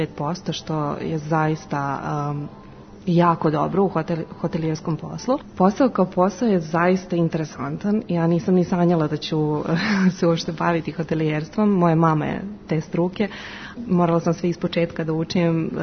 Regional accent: Belgrade, Serbia; moved away as an adult; now in Vienna, Austria; dolazim iz Srbije, iz Beograda. U Beču živim od 2013. godine

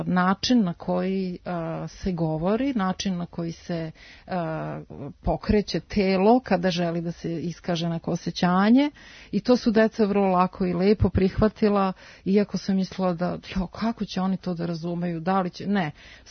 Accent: Serbia; mi koji dolazimo iz Srbije

